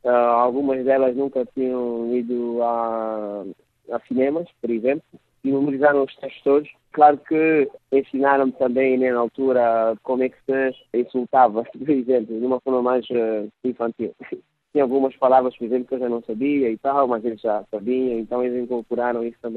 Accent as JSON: {"language": "Portuguese", "region": "Luanda", "country": "Angola", "tie": "born there", "said": "elas foram obrigadas a saírem da ilha, de onde nasci."}